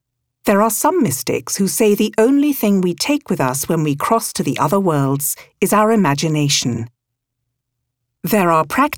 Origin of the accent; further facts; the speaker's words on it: Virginia, United States; While growing up in Virginia, I heard stories about my great-great-grandfather and his brother, who were buried on my grandparents' farm.